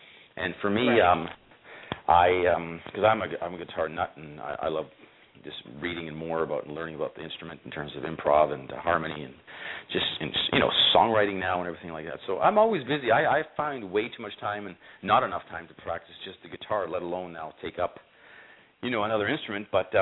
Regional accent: Mississauga, Ontario, Canada; We have the big Celebration Square gig here in Mississauga, my hometown.

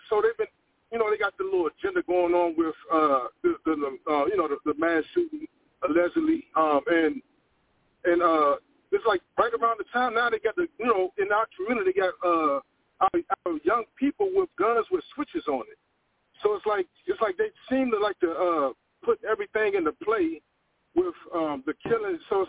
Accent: Washington, District of Columbia, United States; because I'm originally from Washington D.C.

